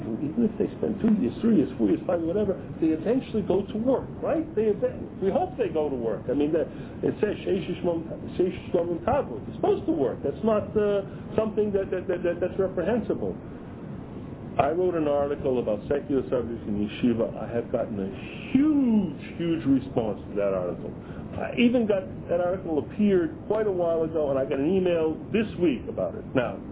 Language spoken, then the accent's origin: English; Chelsea, Massachusetts, United States; born there; I was born in Chelsea, okay? So I know something about Chelsea, and I know what went on.